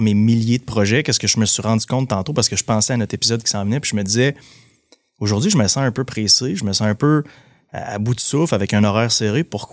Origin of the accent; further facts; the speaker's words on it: Percé, Quebec, Canada; T'sais, on jouait dans cours chez nous à Percé, au football